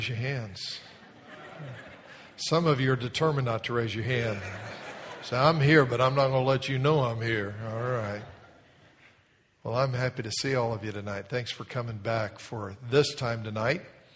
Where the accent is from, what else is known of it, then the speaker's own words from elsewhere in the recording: Miami, Florida, United States; she asked me where I lived when I grew up down in Miami, and it ends up she graduated from North Miami High School, and I grew up right down near there